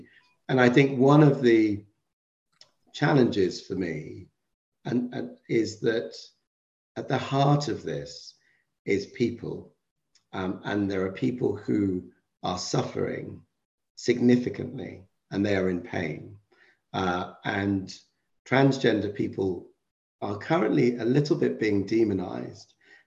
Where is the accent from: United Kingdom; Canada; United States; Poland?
United Kingdom; I love, you know, being a British national.